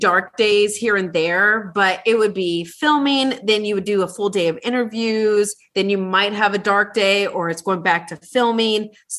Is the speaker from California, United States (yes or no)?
no; Ohio, United States; I'm from Ohio, we're huggers.